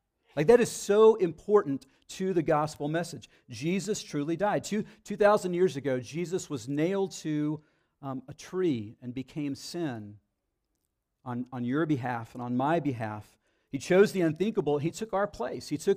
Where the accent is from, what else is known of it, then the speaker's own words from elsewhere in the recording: Dallas, Texas, United States; I grew up in the Dallas area